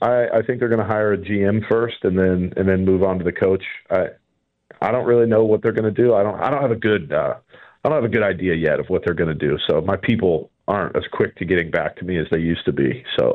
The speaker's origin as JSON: {"language": "English", "region": "Virginia", "country": "United States", "said": "My wife thinks that I've never driven in the snow before because I'm from Virginia, but she's from Ohio."}